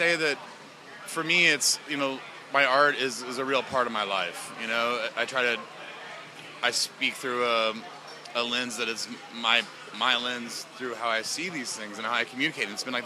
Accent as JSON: {"language": "English", "region": "Missouri", "country": "United States", "said": "Because, you know, I was a kid from Missouri. I went to New York City. I got to experience some stuff."}